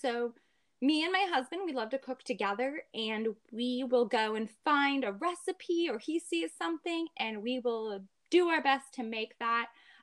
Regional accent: Washington, United States; But I was born and raised in Kitsap County. You know, that's our county where Bremerton and Port Orchard, Silverdale, Paul's both located.

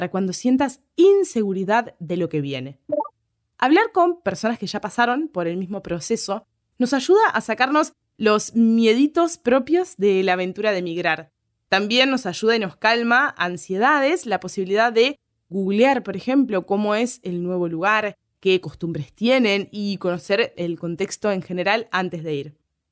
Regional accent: Argentina; now in Spain; tengo mis costumbres argentinas que amo y llevo a todos lados. Tengo mi propio acento y mi propio modo de hablar y de ser.

